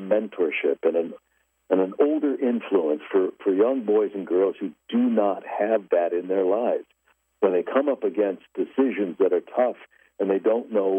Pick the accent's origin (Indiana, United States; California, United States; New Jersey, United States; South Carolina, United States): California, United States; Los Angeles; I was born and raised in Los Angeles.